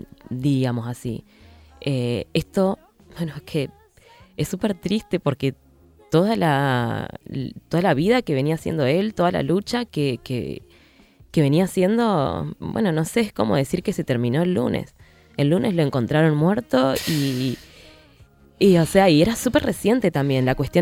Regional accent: Tucumán, Argentina; que es de Río Gallegos a Tucumán, que es mi ciudad

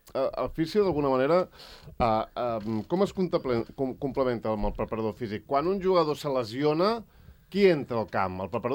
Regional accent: Argentona, Catalonia, Spain; Nosaltres som d'Argentona original.

